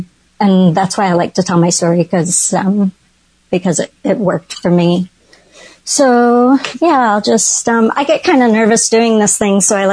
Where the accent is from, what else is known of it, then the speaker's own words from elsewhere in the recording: Detroit, Michigan, United States; I grew up in Detroit, Michigan, to a mom, dad, two older brothers, and an older sister.